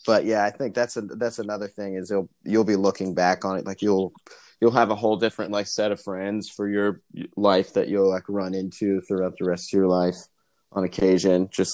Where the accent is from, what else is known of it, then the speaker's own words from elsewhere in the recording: Springfield, Ohio, United States; I grew up in Springfield, which is a shitty, out of money version of, like, Dayton in sections.